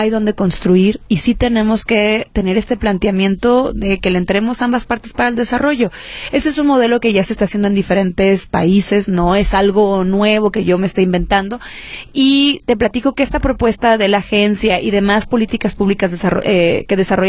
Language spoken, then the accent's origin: Spanish; Guadalajara, Jalisco, Mexico; Yo soy de Talpita y en ese entonces, hace 41 años, las casotas eran de 400 metros.